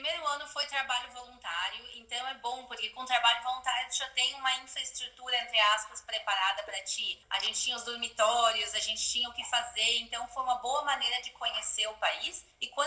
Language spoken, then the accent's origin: Portuguese; Porto Alegre, Rio Grande do Sul, Brazil; now in Jerusalem, Israel; Não, eu sou gaúcha, de Porto Alegre. Eu moro em Jerusalém